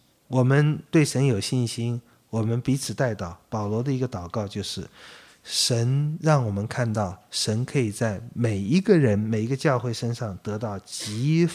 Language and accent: Chinese; China; 这是我们中国人讲的话